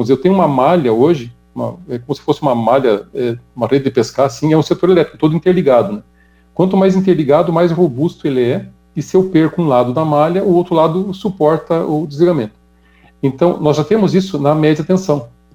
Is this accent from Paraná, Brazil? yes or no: yes; Paraná, Brazil; nós somos paranaenses de berço